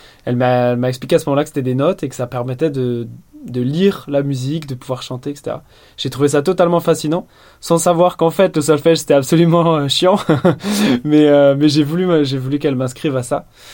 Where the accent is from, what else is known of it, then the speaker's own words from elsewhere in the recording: Brittany, France; des groupes bretons parce qu'on vient de Bretagne